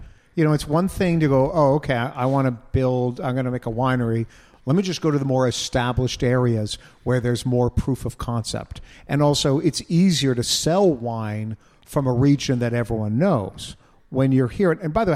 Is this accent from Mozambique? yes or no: no; Canada; We're from Canada.